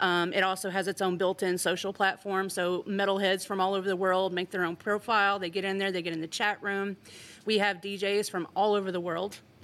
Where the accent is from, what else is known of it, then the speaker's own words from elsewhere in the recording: Nashville, Tennessee, United States; I was raised in Nashville. I grew up, you know, singing in church, started playing piano when I was 7.